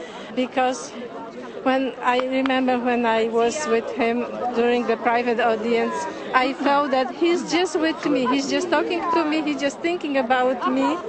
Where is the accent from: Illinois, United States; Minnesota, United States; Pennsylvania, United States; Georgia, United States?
Illinois, United States; Chicago; I'm from Chicago.